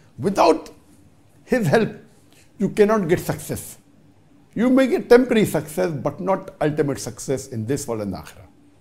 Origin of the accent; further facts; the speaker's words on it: Bangladesh; I'm from Bangladesh.